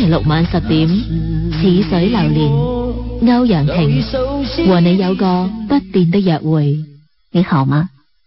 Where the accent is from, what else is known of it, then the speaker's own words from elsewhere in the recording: Chengde, Hebei, China; 聚会的地点就在我的老家，是河北承德，我在那里度过了自己的中学岁月。